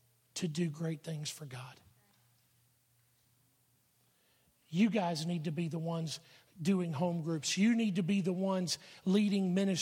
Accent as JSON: {"language": "English", "region": "Alabama", "country": "United States", "said": "I'm a preacher from Alabama. I'm from Alabama. We're like 50th on every list in the country, you know?"}